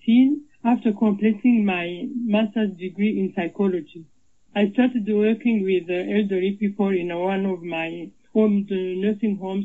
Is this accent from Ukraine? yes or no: no; Rwanda; moved away as an adult; also born or lived in France; now in United States; I am originally from Rwanda, and I survived the 1994 genocide. A few years later, I moved to France as an asylum seeker with my kids. And then in 2010, my family and I migrated to the U.S.